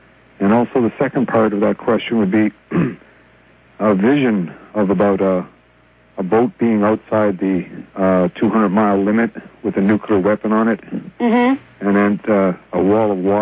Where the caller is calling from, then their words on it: Hornby Island, British Columbia, Canada; I'm calling from Hornby Island out on the west coast here, Canada.